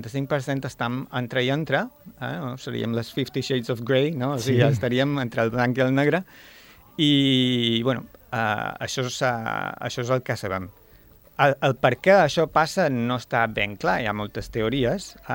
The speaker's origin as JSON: {"language": "Catalan", "region": "Balearic Islands", "country": "Spain", "also_born_or_lived": "Zaragoza", "moved": "as an adult", "lives_now": "Formentera, Spain", "said": "jo som de Mallorca, vaig néixer a Mallorca. Als 18 anys vaig anar a estudiar Medicina a Saragossa."}